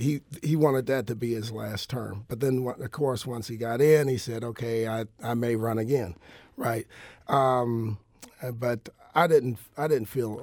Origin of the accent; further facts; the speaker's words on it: Joliet, Illinois, United States; now in St. Louis, United States; I'm originally from Joliet, Illinois, as you know, Jason, and you also, Rachel. I ended up in St. Louis. I went to SIUE on a wrestling scholarship and ended up in St. Louis.